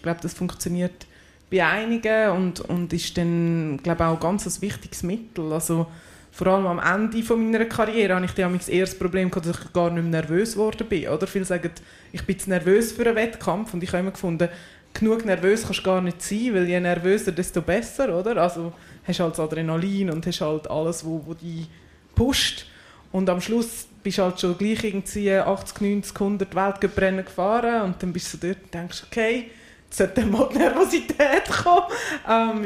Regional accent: Graubünden, Switzerland; also born or lived in Valais; now in Engelberg, Switzerland; Weil die Mami ist Baslerin, der Papi ist im Aargau aufgewachsen, geboren bin ich im Wallis, aufgewachsen bin ich hauptsächlich im Bündnerland und lebe und daheim fühle ich mich zu Engelberg.

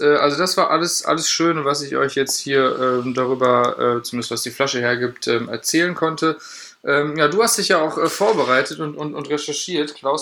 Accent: Central Germany, Germany; Wir kommen hier aus der Mitte Deutschlands, wo halt eher Pilz, Kölsch und sowas getrunken wird.

